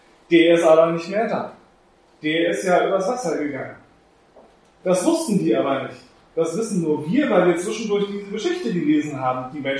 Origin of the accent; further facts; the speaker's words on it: Schleswig-Holstein, Germany; Das ist nicht so wie bei uns in Schleswig-Holstein, dann geht man eben einmal außen um den See drumherum.